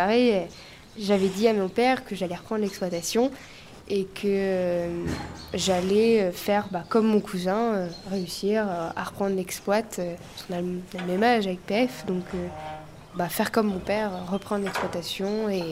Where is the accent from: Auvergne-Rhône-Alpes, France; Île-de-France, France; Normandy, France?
Normandy, France; Coutances; also born or lived in Cambernon; Moi, c'est chez moi ici, Coutances. J'ai tout fait à Coutances. Je suis née à Coutances. Je suis au lycée, collège, BTS. Je suis tout fait à Coutances. Ah non, primaire, c'était chez moi, à Cambernon. Mais... à Cambernon, c'est ma ville